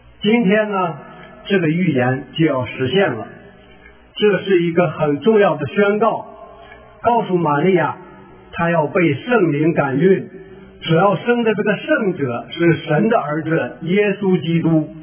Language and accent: Chinese; China; 咱们中国人怎么问呢？就说你吃了吗？